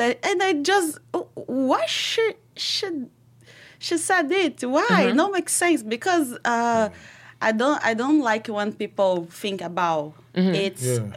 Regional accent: Rio de Janeiro, Brazil; English is a second language; I'm from Brazil, and I grew up in Rio. I started to learn English 4 months ago. That's why my accent is so strong.

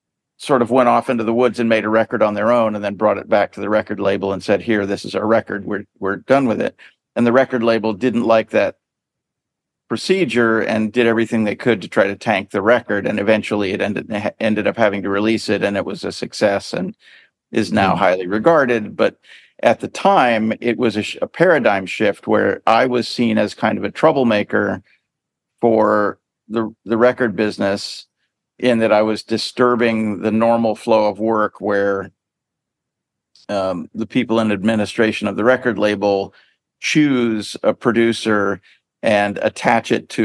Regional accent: United States; I'm American. I've spent most of my productive life in America.

